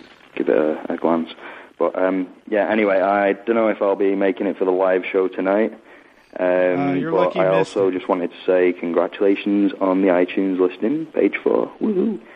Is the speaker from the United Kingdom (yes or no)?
yes; England, United Kingdom; from the Film Rant podcast. You know, I'm the English guy who gets drunk and falls asleep in the chat room.